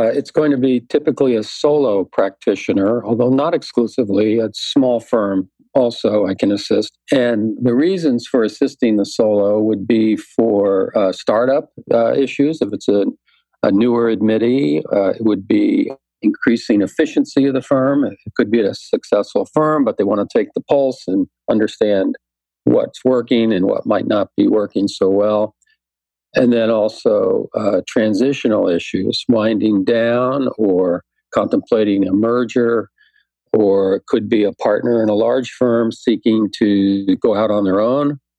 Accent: New Jersey, United States; also born or lived in Rockville, Maryland; now in Seattle, United States; I'm not a native of the Northwest. Actually, I'm an East Coaster, as you guys are. I grew up in the Jersey Shore area and then later in the D.C. area. Went to high school in Rockville, Maryland

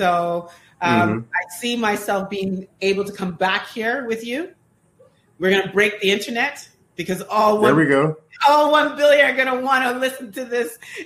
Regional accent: Canada; I wish. I'm Canadian.

